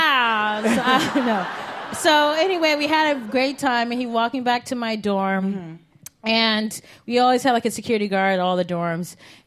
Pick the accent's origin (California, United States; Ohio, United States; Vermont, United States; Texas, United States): Ohio, United States; Cleveland; I grew up in Cleve, and.